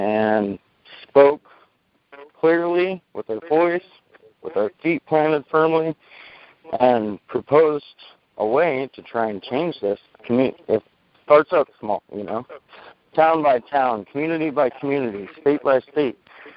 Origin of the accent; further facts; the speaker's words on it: California, United States; I'm from Northern California